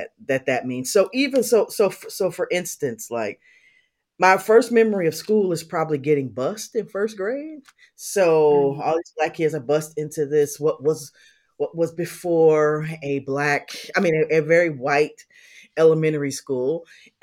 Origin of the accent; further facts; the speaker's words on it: Toledo, Ohio, United States; so I grew up in Ohio, in Toledo, Ohio. So this is Northwest Ohio